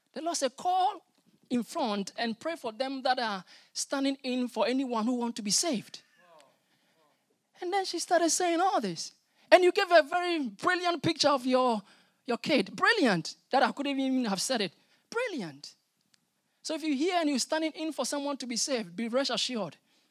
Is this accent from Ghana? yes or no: yes; Ghana; moved away as an adult; also born or lived in Denmark; now in Wales, United Kingdom; we've been in Wales for getting to 2 years now. I'm not from Denmark, but I'm from Ghana. We lived in Denmark. My wife is Dane.